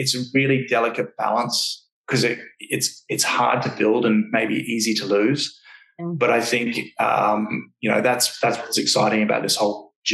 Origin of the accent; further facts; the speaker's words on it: Australia; moved away as an adult; also born or lived in London; now in Canada; that was something that I did for when I came over from Australia to London, changed the culture in the global office there.